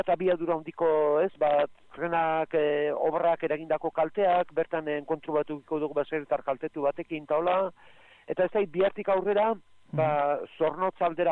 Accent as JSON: {"language": "Basque", "region": "Basque Country", "country": "Spain", "said": "ni Gipuzkoarra naiz"}